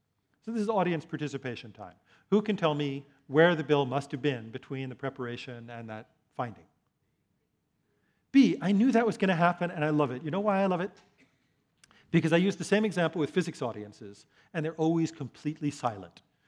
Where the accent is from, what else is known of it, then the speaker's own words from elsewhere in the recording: New York, United States; I grew up in New York, and as kids, we used to spend our spare time trying to cheat tourists out of their money